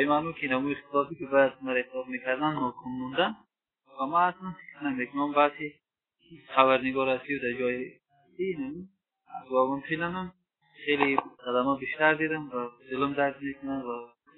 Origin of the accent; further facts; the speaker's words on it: Baghlan, Afghanistan; ما از بغلان هستم از عراق